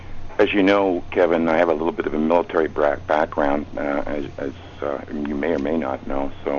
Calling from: Montreal, Quebec, Canada; I'm calling from the Great White North in Montreal, Canada.

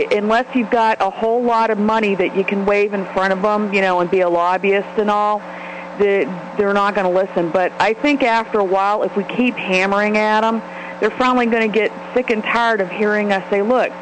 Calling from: Columbus, Ohio, United States; Hi, Kevin. … from Columbus.

